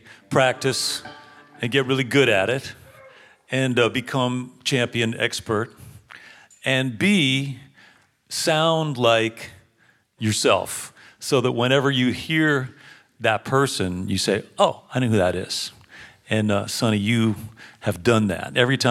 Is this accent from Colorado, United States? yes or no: yes; Colorado, United States; because we're hippies from Colorado.